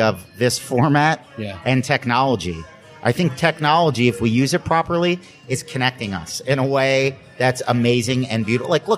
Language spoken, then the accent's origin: English; East Coast, United States; I'm from the East Coast. That's what we do.